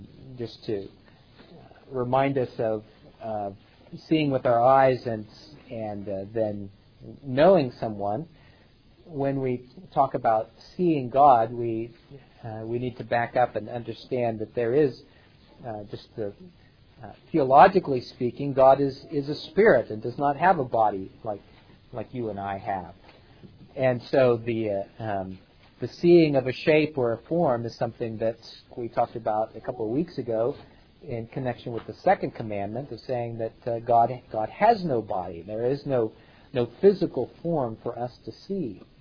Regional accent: Topeka, Kansas, United States; President Ford came to my hometown, to Topeka, Kansas

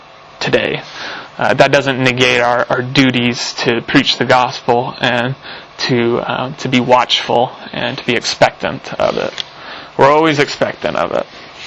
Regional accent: United States; You know, I'm American.

